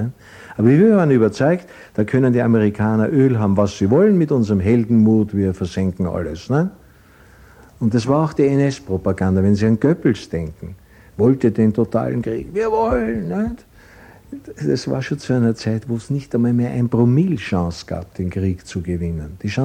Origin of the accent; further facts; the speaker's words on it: Vienna, Austria; now in Eisenstadt, Austria; ich war kein Bauernsohn, ich war ein Wiener. Ne? Eigentlich ein Wiener, den es nach Eisenstadt verschlagen hat. Viel zu jung.